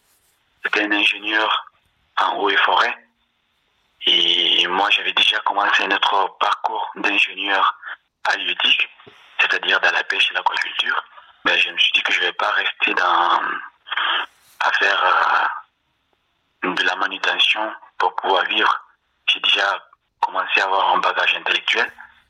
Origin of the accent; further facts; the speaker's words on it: Guinea; now in France; moi j'ai quitté la Guinée. Donc, j'avais jamais eu l'idée de venir en France ici. Je suis sorti de la Guinée, je suis parti directement dans un pays limitrophe à côté.